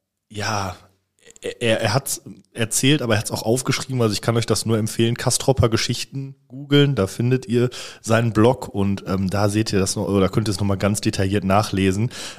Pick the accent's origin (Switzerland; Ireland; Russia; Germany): Germany; Recklinghausen, North Rhine-Westphalia; ich bin in Recklinghausen groß geworden, da ist es noch sehr viel gewesen in den 90ern, Ende der 90er.